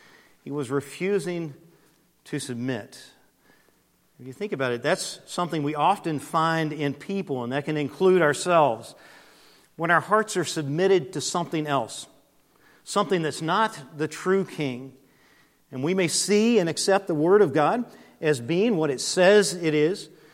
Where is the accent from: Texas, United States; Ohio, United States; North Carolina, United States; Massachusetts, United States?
North Carolina, United States; Brevard; this past week, our family was back in Brevard, my hometown.